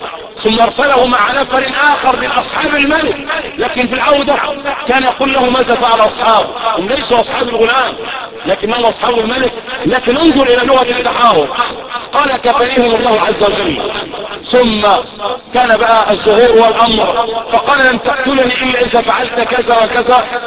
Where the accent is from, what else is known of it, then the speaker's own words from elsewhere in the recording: Egypt; اللهم احفظ بلدنا مصر يا رب العالمين, اللهم احفظ بلدنا مصر وسائر بلاد المسلمين